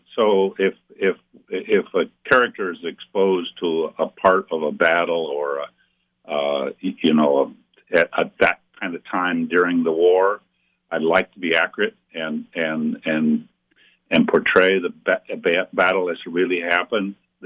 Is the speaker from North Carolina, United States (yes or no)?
no; Ohio, United States; so he came back to my home state, Ohio.